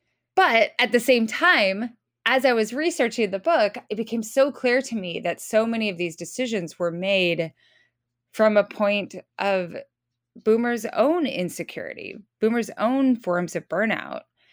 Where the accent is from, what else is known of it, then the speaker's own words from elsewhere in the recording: Idaho, United States; I'm at the very end of the official age spectrum. And the combination of that and growing up in North Idaho